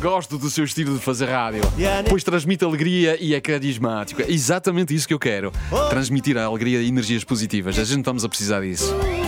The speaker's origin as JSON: {"language": "Portuguese", "region": "Northeast Region", "country": "Brazil", "said": "Sou do Nordeste brasileiro, a melhor região onde temos as melhores praias do litoral brasileiro."}